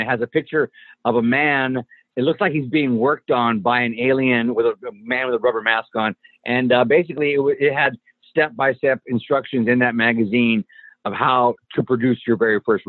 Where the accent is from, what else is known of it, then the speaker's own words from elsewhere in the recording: Helotes, Texas, United States; I grew up in a small town in Texas, Helotes, Texas, like population like 1,400 growing up.